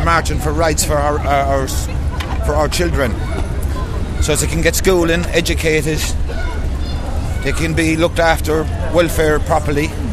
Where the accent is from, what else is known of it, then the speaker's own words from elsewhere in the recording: Basildon, East of England, United Kingdom; We're from the Basildon, Oak Lane community.